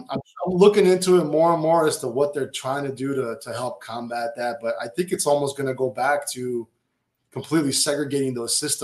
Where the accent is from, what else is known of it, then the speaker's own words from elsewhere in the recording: North Macedonia; I grew up in Eastern Europe. It was originally Yugoslavia, the whole country. It doesn't exist anymore.